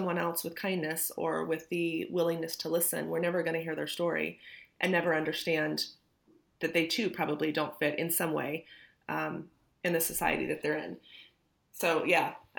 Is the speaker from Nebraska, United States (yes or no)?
yes; Nebraska, United States; moved away as an adult; When I met my husband then and we moved from my home state of Nebraska to Georgia, and then we set along this path of being abroad for a while